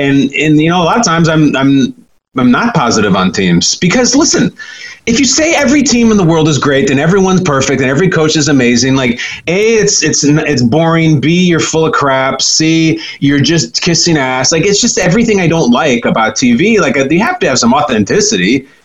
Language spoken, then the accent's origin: English; Chicago, Illinois, United States; I'm from Chicago. And so I couldn't help but throw Chicago some love